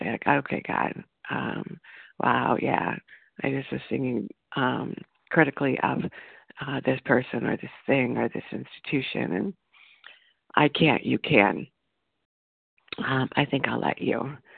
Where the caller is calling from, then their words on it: Illinois, United States; recovered compulsive overeater from Illinois.